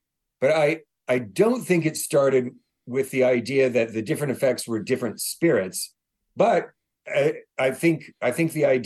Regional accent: California, United States; now in Waco, United States; Yeah, I grew up in Southern California.

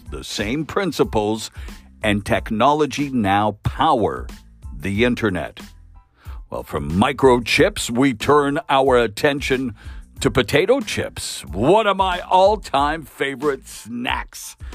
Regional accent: Abbotsford, British Columbia, Canada; in my hometown of Abbotsford, British Columbia

